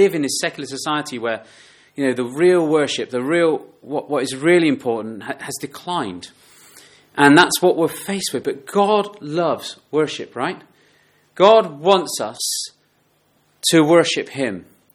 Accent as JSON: {"language": "English", "country": "United Kingdom", "said": "And whilst we're British and we bring that culture with us"}